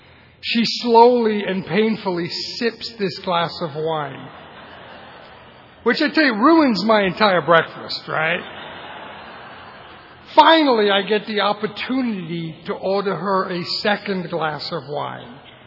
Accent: England, United Kingdom; born there; I've lost my accent, but I was born in England.

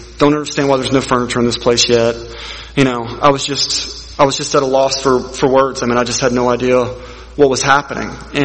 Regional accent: Birmingham, Alabama, United States; born there; So I was born in Birmingham, Alabama, unfortunately. March 31st, 1982.

